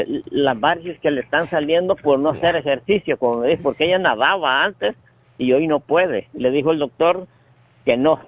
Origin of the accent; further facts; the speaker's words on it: El Salvador; yo soy de Centroamérica, Salvador